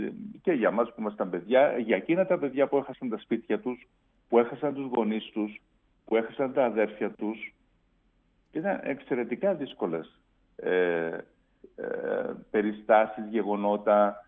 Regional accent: Nicosia District, Cyprus

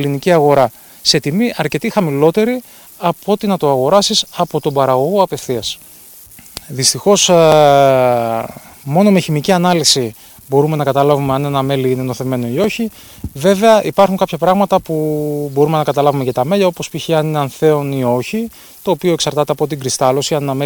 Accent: Thessaloniki, Central Macedonia, Greece; ζούσα και μεγάλωσα, γεννήθηκα και μεγάλωσα στη Θεσσαλονίκη. Η καταγωγή των παππούδων ήταν από το Βέλος της Καστοριάς.

